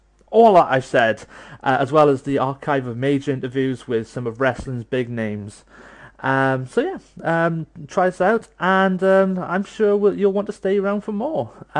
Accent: Wales, United Kingdom; accent: Welsh; meaning that both members and non-members are listening to my beautiful Welsh accent.

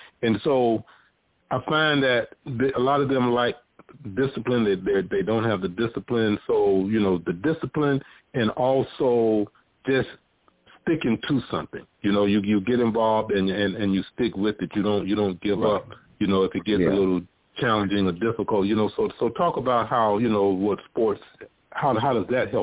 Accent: Riviera Beach, Florida, United States; Growing up in Riviera Beach.

